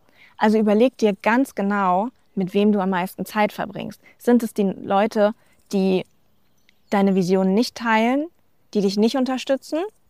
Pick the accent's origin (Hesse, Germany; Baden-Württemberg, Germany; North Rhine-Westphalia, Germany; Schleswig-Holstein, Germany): Hesse, Germany; Frankfurt; Ich bin jetzt ja aus dem Frankfurter Raum. Ich bin ja auch jetzt gerade in diesem Moment in Deutschland mal wieder zu Besuch.